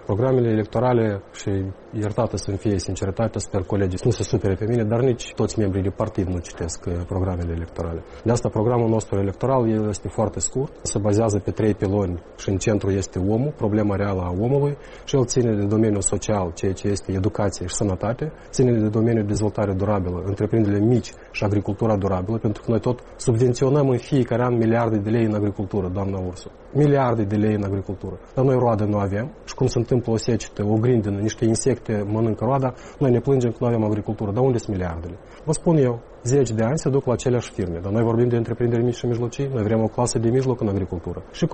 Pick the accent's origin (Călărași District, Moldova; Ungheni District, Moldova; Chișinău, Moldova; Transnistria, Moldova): Transnistria, Moldova; Tiraspol; Eu sunt din Tiraspol